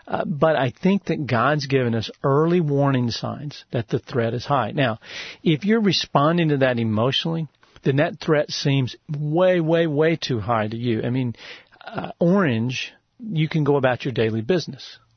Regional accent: Texas, United States; I'm from Texas, and every summer in Texas it gets hot, and some summers it gets very hot.

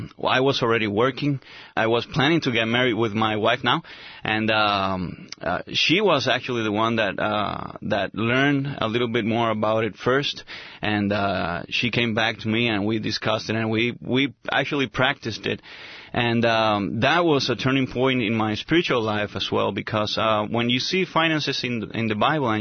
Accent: Puerto Rico; also born or lived in Spain; you can notice by my accent already, I was born in Spain, and I grew up in Puerto Rico, which is my home of my parents. So we lived there for a long time in my life, and grew up in church

